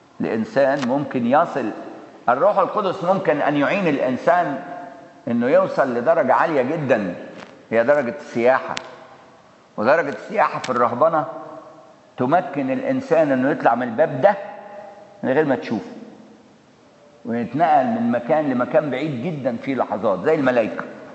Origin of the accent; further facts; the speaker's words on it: Egypt; إحنا كمصريين إحنا ملناش دعوة لا بلي. إحنا لا من نسل اليهود ولا من نسل المسلمين،